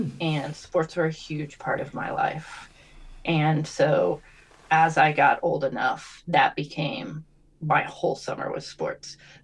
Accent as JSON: {"language": "English", "town": "Lubbock", "region": "Texas", "country": "United States", "tie": "born or raised there", "also_born_or_lived": "New Mexico", "said": "I grew up in Texas and New Mexico. So, we cover half of the continental United States. And my summers growing up, we primarily lived in the country, except for when I was really young. And the area I'm from in Texas is the Panhandle. And around Lubbock, Texas"}